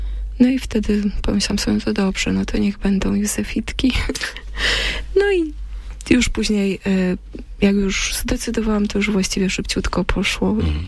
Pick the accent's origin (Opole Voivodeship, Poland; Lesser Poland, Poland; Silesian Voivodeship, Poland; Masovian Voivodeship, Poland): Opole Voivodeship, Poland; Wołczyn; Ja w ogóle do 10 roku życia mieszkałam w Wołczynie, więc wychowywałam się przy kapucynach.